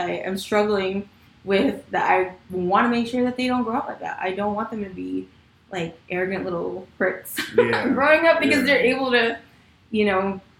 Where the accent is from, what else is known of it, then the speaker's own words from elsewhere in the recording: New York, United States; But growing up in New York, like, with my family, we lived in a basement.